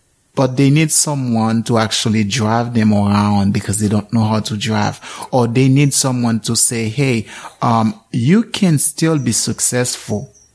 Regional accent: Haiti; now in United States; as you mentioned, I am from Haiti

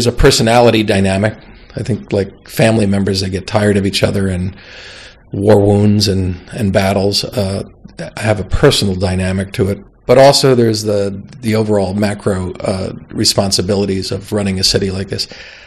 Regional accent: Geneva, New York, United States; now in San Diego, United States; it has the kind of hometown feel that I liked growing up in Geneva, New York.

